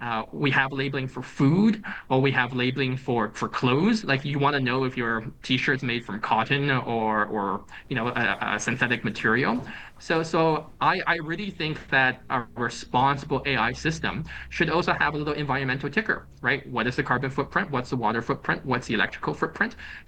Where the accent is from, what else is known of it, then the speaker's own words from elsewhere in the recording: Canada; also born or lived in China; See, I grew up in Canada, but I'm from China originally, and I go back to China on occasion